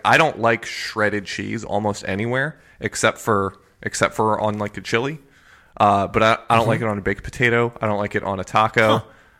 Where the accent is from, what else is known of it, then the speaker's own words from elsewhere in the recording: Japan; I grew up in Japan.